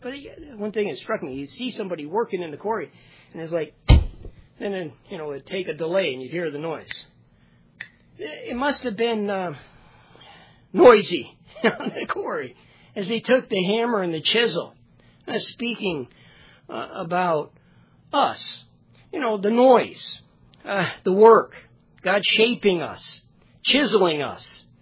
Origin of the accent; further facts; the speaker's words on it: Florida, United States; I grew up in Florida, and we had this sports complex.